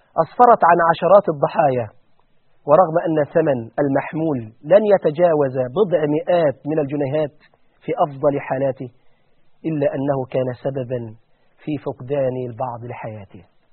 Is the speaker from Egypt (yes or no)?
yes; Egypt; ده في كفر الزيات عندنا في مصر